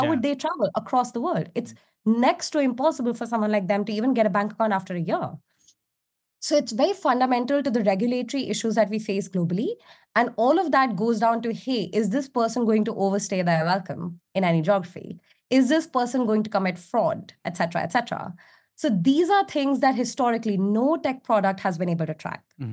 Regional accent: India; now in United Kingdom; So I'm from India. When I moved to the UK, it was so painful because I was not able to transfer any capital. So as an Indian, like, and as an Asian brown immigrant, you don't have any credit history.

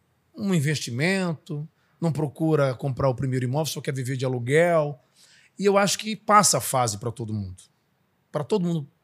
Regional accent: Fortaleza, Ceará, Brazil; born there; now in São Paulo, Brazil; eu nasci na capital, em Fortaleza. Eu e meus irmãos, né? Minha mãe era de Morada Nova, meu pai era de. Minha mãe era de Quixadá, olha, trocando as bolas. E meu pai de Morada Nova. Mas eu já nasci na capital.

